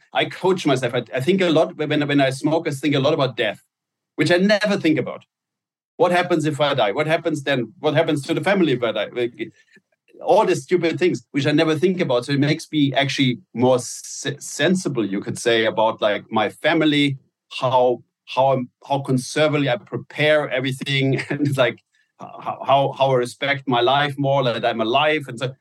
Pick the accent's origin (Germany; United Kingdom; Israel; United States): Germany; English is a second language; in Germany, Nutella was I grew up on Nutella